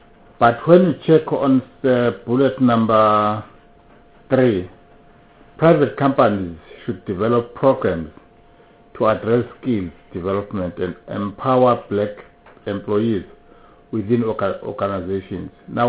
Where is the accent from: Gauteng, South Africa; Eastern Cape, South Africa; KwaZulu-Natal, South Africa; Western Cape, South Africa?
KwaZulu-Natal, South Africa; English is a second language; Luckily, I'm from Kanda. The rural, very rural area.